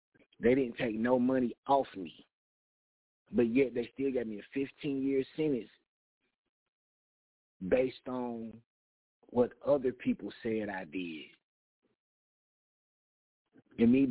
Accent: United States; born there; I was born right here in America. Yes, my descendants are from Africa, but I am an American.

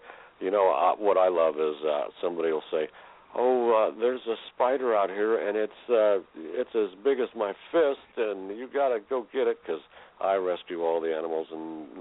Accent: Kansas, United States; I grew up in Kansas.

